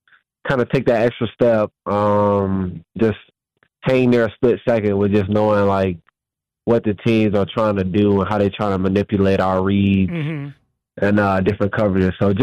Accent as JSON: {"language": "English", "region": "Florida", "country": "United States", "tie": "born or raised there", "said": "Man, I'm from Florida, so yeah."}